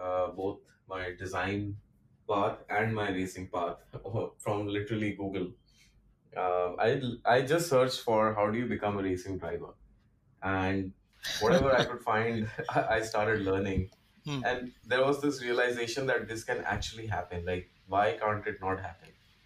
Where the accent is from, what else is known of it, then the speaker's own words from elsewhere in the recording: New Delhi, Delhi, India; I'm originally from New Delhi.